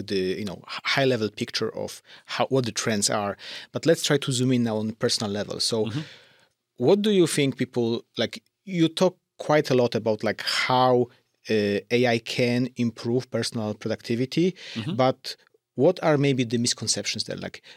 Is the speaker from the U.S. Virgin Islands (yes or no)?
no; Poland; I'm from Poland.